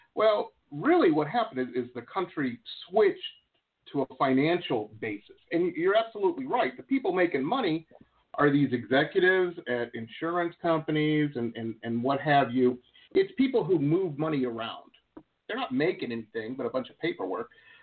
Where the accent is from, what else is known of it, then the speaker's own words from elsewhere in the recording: Detroit, Michigan, United States; when I grew up in Metro Detroit